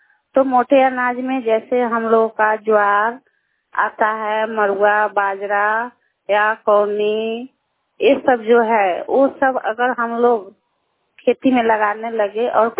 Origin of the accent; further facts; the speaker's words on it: Anwarpur, India; और मैं अनवरपुर पंचायत से हूँ